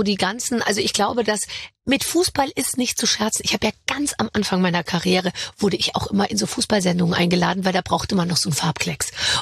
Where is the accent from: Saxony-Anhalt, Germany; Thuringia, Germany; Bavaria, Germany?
Bavaria, Germany; Munich; ich bin ja auch aus München. Das ist mir jetzt natürlich nicht fremd. Meine ganze Familie ist auch FC Bayern-Fan.